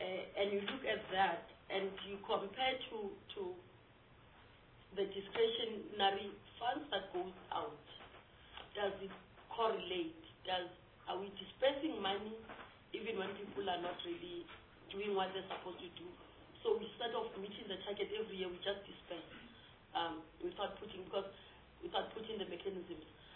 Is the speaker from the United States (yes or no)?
no; Johannesburg, Gauteng, South Africa; I come from City of Johannesburg. I was a councillor there.